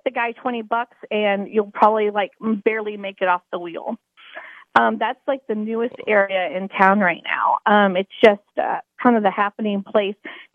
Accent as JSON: {"language": "English", "town": "Las Vegas", "region": "Nevada", "country": "United States", "said": "I'm the nurse from Vegas."}